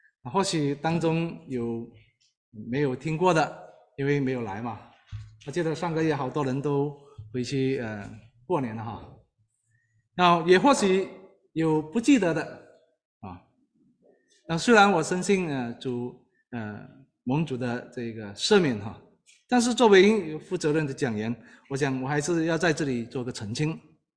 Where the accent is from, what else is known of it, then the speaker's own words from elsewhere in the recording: Malaysia; 所以马来西亚有很多这个小圆丘啊，我母亲就在其中一个小圆丘里头做这个割胶工人。我从小就在这一个的圆丘里头长大